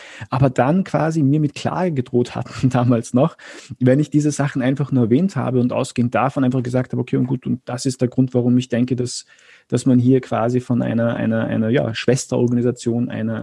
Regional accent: Austria; bei uns in Österreich

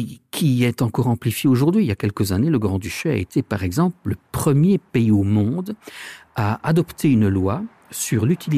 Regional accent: Belgium; now in Luxembourg; j'emploie le mot en tant que Belge quand je suis arrivé ici

